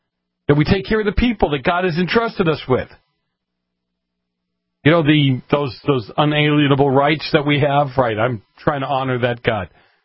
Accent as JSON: {"language": "English", "town": "Boston", "region": "Massachusetts", "country": "United States", "tie": "born or raised there", "said": "Where I grew up in Boston, where the mafia had a heavy hand, right?"}